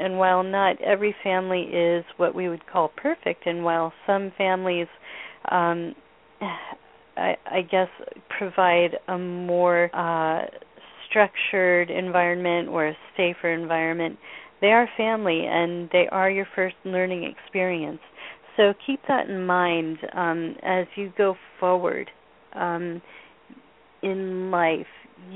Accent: Novato, California, United States; now in Petaluma, United States; So I grew up south of Petaluma by about one exit on the freeway in a little town called Novato, very near wine country.

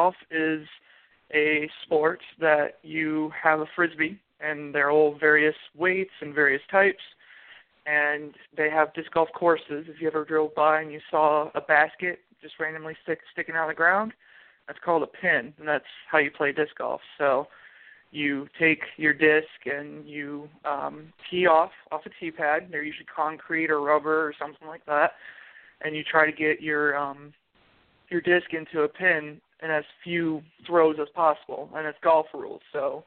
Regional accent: Michigan, United States; I know back in my home state of Michigan, they have a tournament almost every weekend somewhere in the state.

